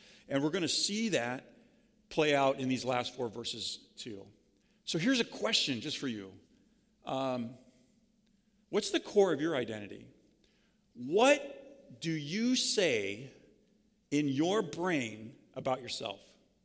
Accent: Novi, Michigan, United States; I'm from Michigan, Novi, Michigan.

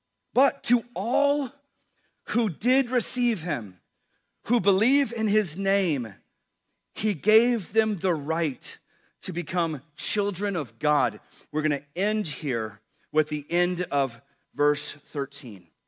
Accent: Texas, United States; Now listen, I was born and raised in Texas, and I think it's fantastic, but it's not enough.

